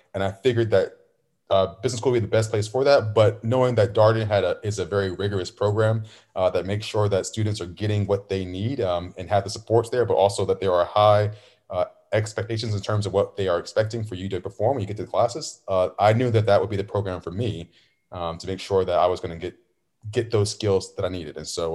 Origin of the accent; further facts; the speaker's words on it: Richmond, Virginia, United States; born and raised in Richmond, Virginia. So Virginia has been home pretty much my whole life.